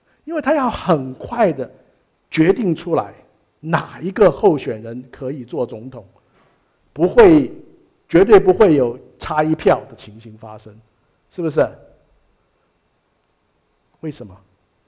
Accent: China; 你知道我们中国人看美国人竞选觉得不合理

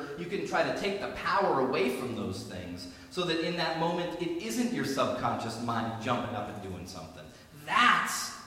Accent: Boston, Massachusetts, United States; You know, I grew up in the Boston area where we were told that people who were tough were really smart.

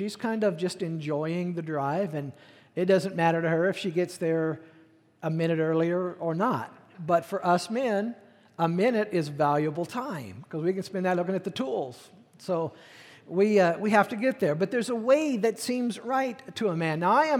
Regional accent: Missouri, United States; I come from Missouri. Missouri people are a little weird

